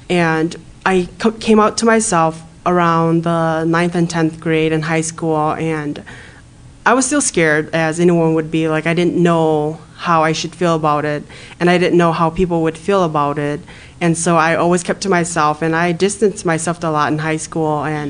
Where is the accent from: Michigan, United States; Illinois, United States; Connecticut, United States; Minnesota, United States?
Minnesota, United States; St. Paul; I grew up in St. Paul and in the east side where there was a lot of Hmong people.